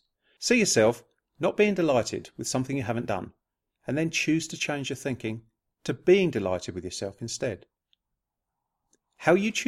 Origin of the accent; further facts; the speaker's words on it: United Kingdom; I am British and I live in West Sussex, United Kingdom.